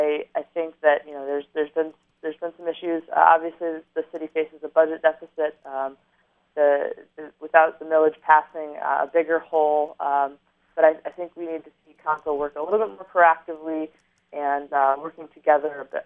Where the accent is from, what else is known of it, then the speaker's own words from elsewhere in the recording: Haslett, Michigan, United States; I grew up in Hazlitt.